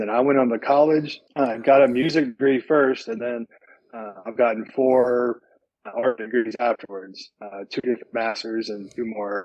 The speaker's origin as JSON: {"language": "English", "region": "Virginia", "country": "United States", "tie": "born or raised there", "said": "First off, I was raised in Virginia. I'm a mountain boy. I grew up on the top of the mountain, very much an Appalachian upbringing."}